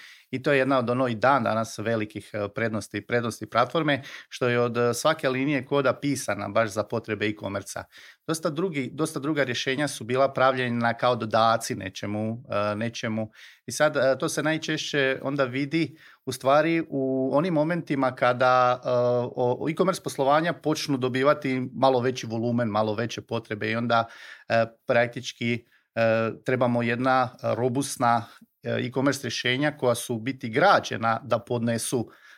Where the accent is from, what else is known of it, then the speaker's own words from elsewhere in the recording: Osijek, Osijek-Baranja County, Croatia; evo, dolazim iz Osijeka